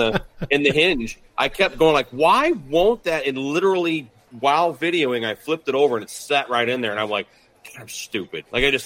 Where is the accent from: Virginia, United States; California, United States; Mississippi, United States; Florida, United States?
Florida, United States; Palm Beach; South Florida, Palm